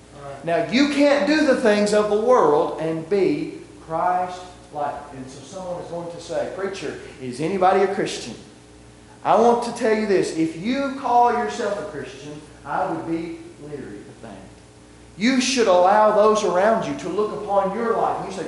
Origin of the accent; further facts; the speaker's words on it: Franklin, Kentucky, United States; In Franklin, where I grew up in Kentucky, if I ever told someone that I was a … everybody immediately started to know who my grandparents were.